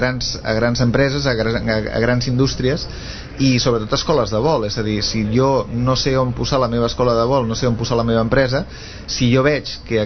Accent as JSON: {"language": "Catalan", "town": "Barcelona", "region": "Catalonia", "country": "Spain", "said": "jo personalment he de dir que ho sento, soc de Barcelona, però..."}